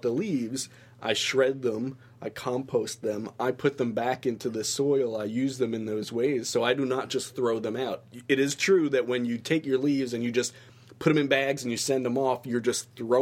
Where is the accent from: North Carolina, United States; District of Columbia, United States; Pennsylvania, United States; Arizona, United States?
District of Columbia, United States; Washington; maybe if you're from further north and you're accustomed to normal falls like I grew up in Washington, D.C.